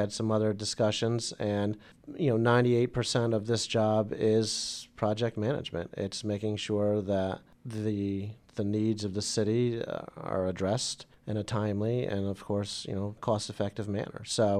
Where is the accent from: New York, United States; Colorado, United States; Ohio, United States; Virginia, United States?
New York, United States; Claverack; We moved to Claverick when I was 3 months old. Although I was raised in the Taconic Hills District, I went to school in Hudson because both my parents were teachers in the Hudson City School District.